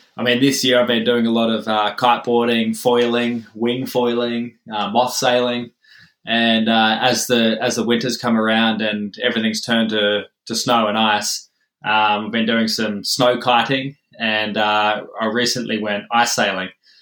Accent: Lake Macquarie, New South Wales, Australia; Yeah, I was. I grew up in Lake Macquarie. I was born there.

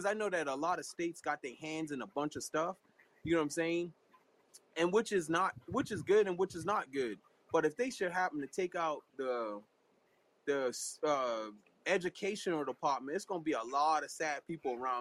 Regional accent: Canada; I'm originally from Canada.

